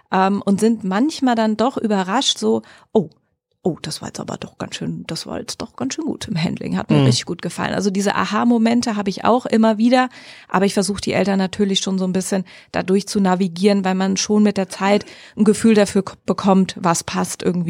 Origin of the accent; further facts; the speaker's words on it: Marburg, Hesse, Germany; sitzt bei Marburg, also quasi in meiner Heimat.